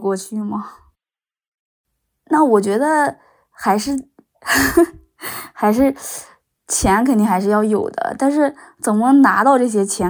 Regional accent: Lüliang, Shanxi, China; now in Taiyuan, China; 今年27岁，目前生活在山西太原。我出生在山西吕梁一个县下辖的村子里，家家户户都是那种住平房，然后没有任何资源，就包括田地也很少。

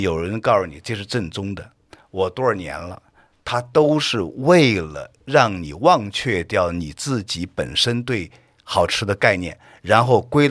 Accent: Chengdu, Sichuan, China; now in Beijing, China; 我是土生土长的成都人，我客居北京30年，我太太是杭州人，

